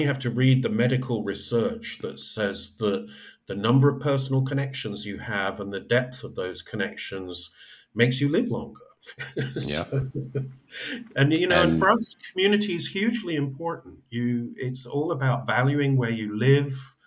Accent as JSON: {"language": "English", "town": "San Diego", "region": "California", "country": "United States", "said": "And I said, well, we're from San Diego. We just literally moved here like a week and a half, 2 weeks ago from San Diego, California."}